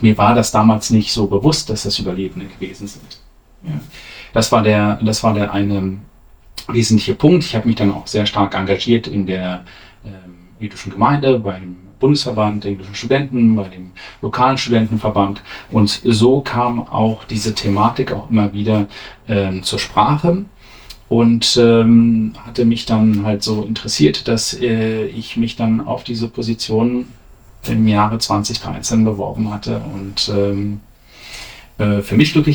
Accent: Berlin, Germany; Ich bin in Berlin aufgewachsen. Und meine Eltern sind hierher gezogen.

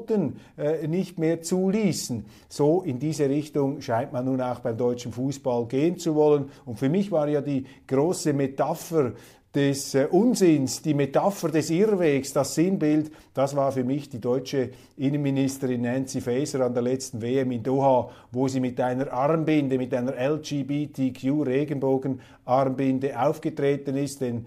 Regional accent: Switzerland; now in Germany; Eine zweite Meldung, die ich als Schweizer besonders aufsehenerregend fand

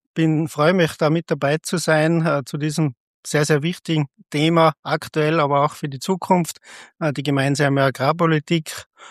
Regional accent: Tyrol, Austria; Ich komme aus dem Zillertal in Tirol, bin auf einem Bergbauernbetrieb aufgewachsen, auf dem elterlichen Betrieb, ein klassischer Betrieb im Grünlandgebiet, im Berggebiet, Milchkühe, Direktvermarktung, eigene Alm und auch Urlaub am Bauernhof.

